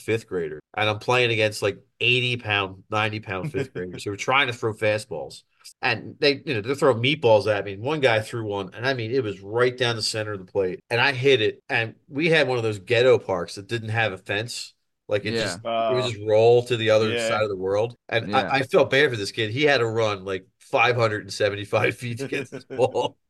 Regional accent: East Falls, Pennsylvania, United States; also born or lived in Roxborough; Everything that I remember was East Falls. I grew up in East Falls.

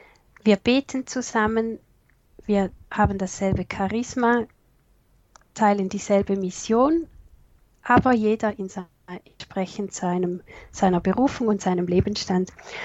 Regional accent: St. Gallen, Switzerland; also born or lived in France; Ich bin Schweizerin, komme aus der Region St. Gallen und bin nach dem Studium 2010 in die Gemeinschaft der Seligpreisungen in Zug angetreten

